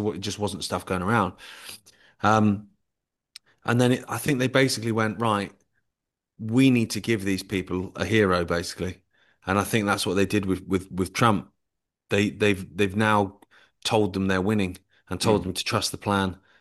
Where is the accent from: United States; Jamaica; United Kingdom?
United Kingdom; Isle of Wight, South East England; also born or lived in London; I grew up on the Isle of Wight, so I just grew up on the beach.